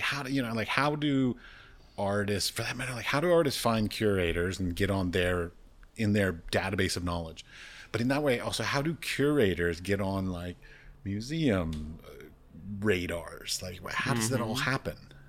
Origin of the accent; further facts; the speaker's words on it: Washington, District of Columbia, United States; like where I was raised in Washington, mm-hmm. D.C. area.